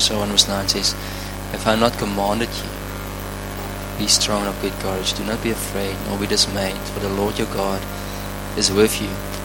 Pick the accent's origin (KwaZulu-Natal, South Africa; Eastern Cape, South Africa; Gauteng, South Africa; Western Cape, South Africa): Western Cape, South Africa; Cape Town; moved away; I came all the way from Cape Town, and I brought my whole family, and I left behind my whole life, you know.